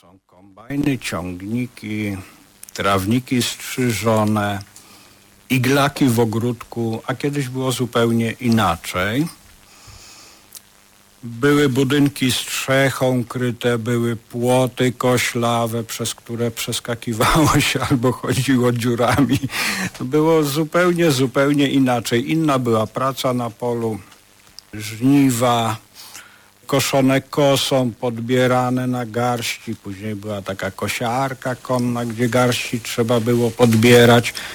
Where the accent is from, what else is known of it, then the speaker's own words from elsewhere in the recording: Sielce, Lublin Voivodeship, Poland; now in Puławy, Poland; Wychowałem się na wsi, we wsi Sielce.